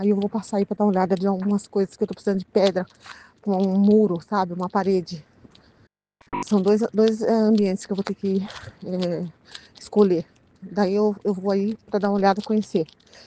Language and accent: Portuguese; Sorocaba, São Paulo, Brazil; now in Votorantim, Brazil; eu sou de Sorocaba também. Aliás, eu moro em Votorantim, é do lado aí, né? E eu trabalho em Cotia.